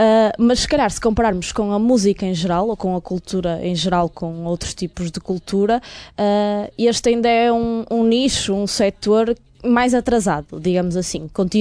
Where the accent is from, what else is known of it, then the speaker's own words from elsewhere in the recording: Braga, Norte, Portugal; porque eu sou daqui de Braga